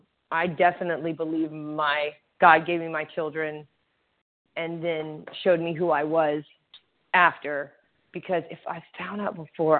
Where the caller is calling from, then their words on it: Louisiana, United States; but I'm in Louisiana.